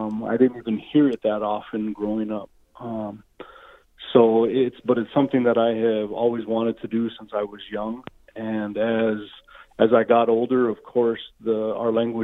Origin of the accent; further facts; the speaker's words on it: Montana, United States; So I actually, I grew up in Montana.